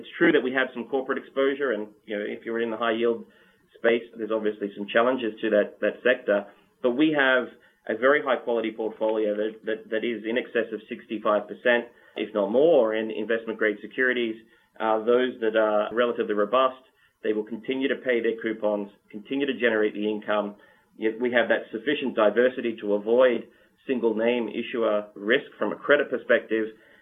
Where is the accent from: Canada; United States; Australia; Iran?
Australia; so if I, being an Australian, when I look at the Australian economy